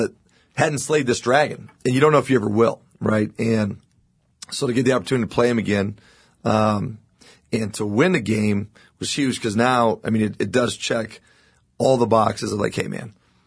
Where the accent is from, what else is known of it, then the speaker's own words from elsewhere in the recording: Arvada, Colorado, United States; I grew up in Arvada.